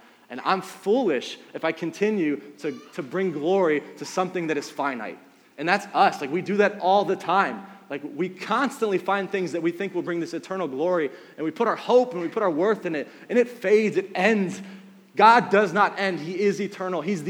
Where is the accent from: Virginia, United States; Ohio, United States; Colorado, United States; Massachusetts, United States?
Ohio, United States; Cleveland; I'm not from Cincinnati. I'm from Cleveland. Love the Cavs.